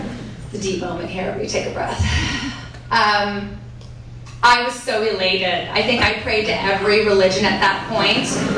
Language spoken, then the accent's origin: English; Missouri, United States; mostly drinking because I'm from Missouri.